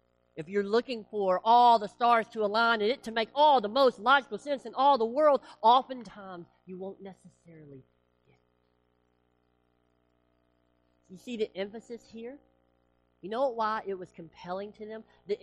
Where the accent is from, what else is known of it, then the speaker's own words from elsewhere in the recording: United States; I'm so American. I'm so westernized that I need logical conclusions that make sense.